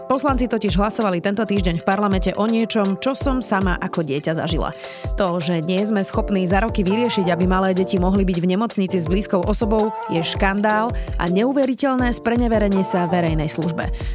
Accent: Bratislava, Bratislava Region, Slovakia; Rodičia boli doma v Bratislave

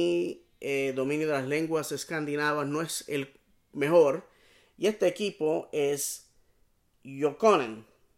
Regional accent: Bayamón, Puerto Rico; jugaba en mi pueblo natal de Bayamón, Puerto Rico.

